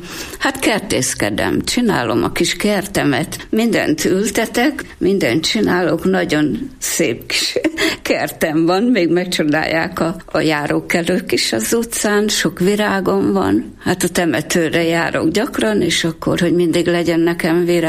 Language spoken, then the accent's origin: Hungarian; Mezőzombor, Borsod-Abaúj-Zemplén, Hungary; Mezőzomboron születtem. 42. december 16-án ott nőttünk fel 4 testvéremmel.